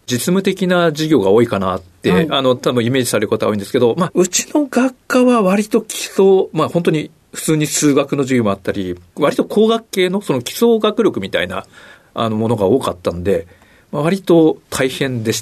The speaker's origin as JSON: {"language": "Japanese", "town": "Tokai", "region": "Ibaraki", "country": "Japan", "tie": "born there", "said": "茨城県の東海村という原発があるところですね、はい、で生まれました。"}